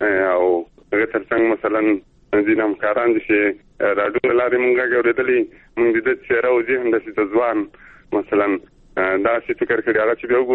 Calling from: Zabul, Afghanistan; مې د زابل راغلی.

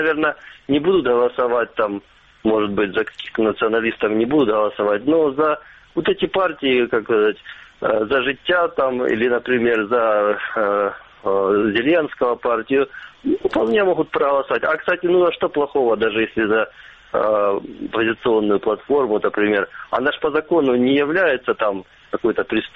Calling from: Luhansk Oblast, Ukraine; вот я из Луганской области звоню.

